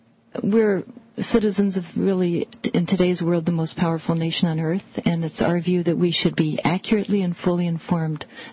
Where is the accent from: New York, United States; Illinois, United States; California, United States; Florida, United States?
California, United States; I'm actually from Marin County, although I don't live here now. I was in Sausalito in fall of 2000.